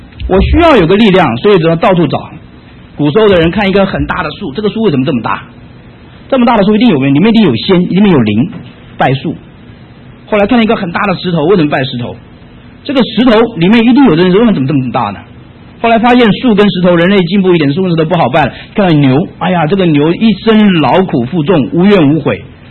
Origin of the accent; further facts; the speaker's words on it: China; 我们中国人喜欢拜祖先